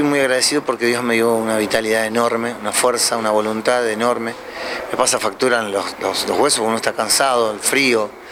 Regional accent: Argentina; como argentino me gusta ser representativo, representar a mi país

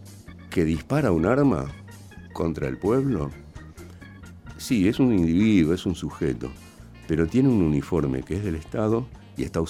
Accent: Argentina; nosotros conocemos de eso como argentinos y argentinas

